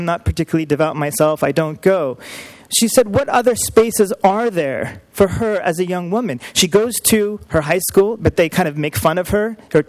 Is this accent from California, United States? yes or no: yes; California, United States; like, where are you from? Wow, what kind of accent is that? And when I say California, no one sort of really, you know, well, what they're really trying to say is, why aren't you white?